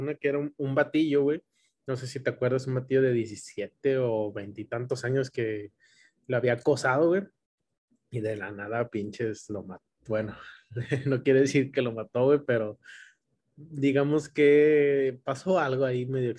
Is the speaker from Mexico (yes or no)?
yes; Mexico; Pero bueno, como mexicanos albureamos todo el pedo.